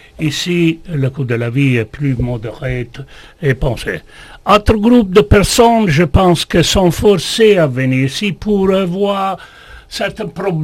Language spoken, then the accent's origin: French; Rome, Lazio, Italy; French is a second language; Je viens de Rome, je suis né à Rome.